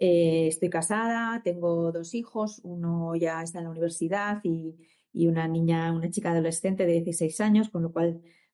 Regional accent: Esplugues de Llobregat, Catalonia, Spain; moved away as an adult; also born or lived in Bilbao / Valladolid; now in Madrid, Spain; yo me crié en Barcelona, al lado de Barcelona, en Esplugas de Llobregat, y después viví en Bilbao, que es donde empecé la carrera, la terminé en Valladolid y desde hace ya muchos años, ¿no? Desde el año 96, estoy en Madrid

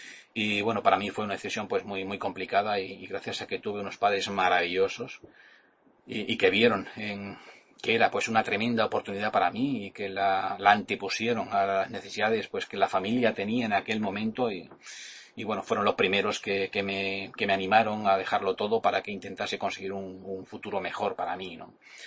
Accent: Yecla, Region of Murcia, Spain; Yo trabajaba en el campo, en Yecla, en mi pueblo, en una pequeña explotación agrícola pues que tenían mis padres.

